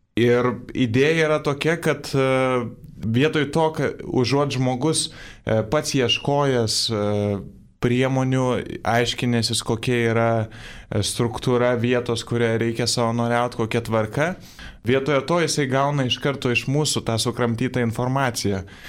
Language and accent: Lithuanian; Vilnius, Vilnius County, Lithuania; Tai aš esu irgi Vilnietis, studijuoju politikos mokslus, esu trečiame kurse